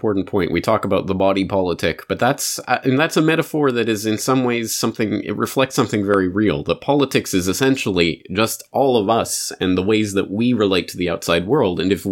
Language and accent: English; Canada; now in Japan; as the Canadian in Japan, I'm going to pull my Canadian in Japan card.